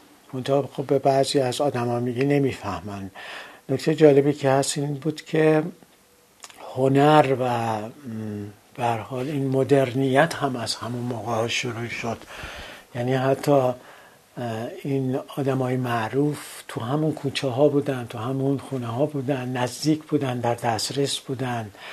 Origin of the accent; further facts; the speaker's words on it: Tehran, Tehran Province, Iran; بعد اون موقع واقعا آسمون تهران شباین مخمل مشکی بود و ستاره ها میدرخشیدن و من توی همچین محیطی بزرگ شدم